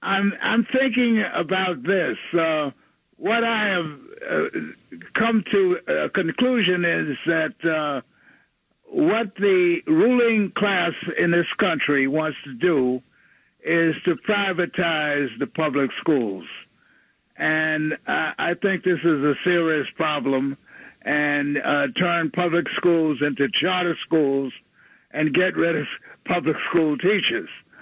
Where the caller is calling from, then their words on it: Brooklyn, New York, United States; from Brooklyn, and I want to talk about teachers.